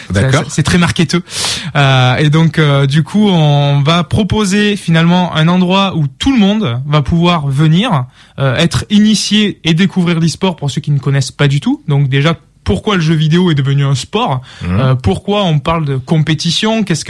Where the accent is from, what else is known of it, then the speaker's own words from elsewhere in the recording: Marseille, Provence-Alpes-Côte d'Azur, France; now in Lyon, France; Alors, ça va s'entendre déjà, je viens de Marseille.